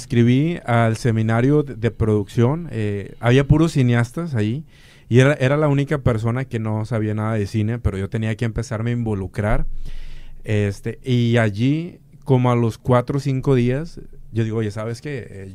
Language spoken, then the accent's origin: Spanish; Mexico; Soy mexicano y un mexicano.